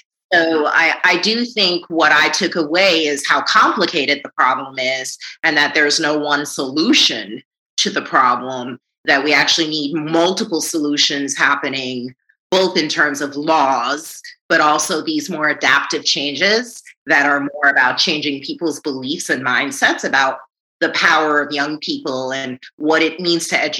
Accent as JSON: {"language": "English", "country": "Jamaica", "tie": "born or raised there", "said": "You know, I grew up in Jamaica around a grandmother and elders who told me lots of stories about our history and our culture."}